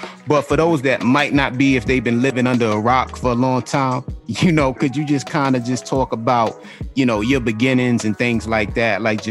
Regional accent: Queens, New York, United States; I grew up in South Jamaica, Queens, and I know just for a fact, you know, like when that record hit, man, everybody was blasting that joint in Baisley, all over.

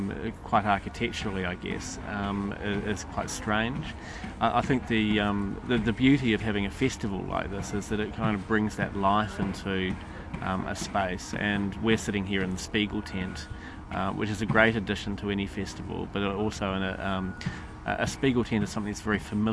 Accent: New Zealand; I'm from New Zealand, and I run festivals in New Zealand.

